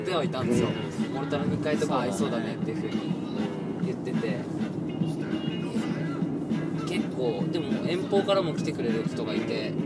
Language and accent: Japanese; Ueda, Nagano, Japan; 僕らの地元の上田市というところから出てきたバンドといえば